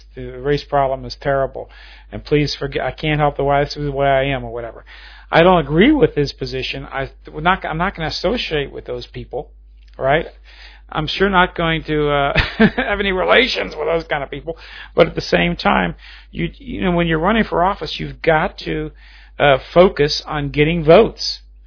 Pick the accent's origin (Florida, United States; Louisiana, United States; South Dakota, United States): Louisiana, United States; New Orleans; You know, I come from the city of New Orleans. I grew up in New Orleans. It's a very highly Catholic percentage of the white population.